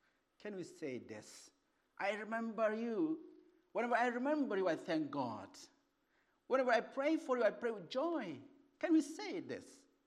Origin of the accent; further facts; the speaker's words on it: India; now in United Kingdom; both in Britain and also in my hometown, my country, India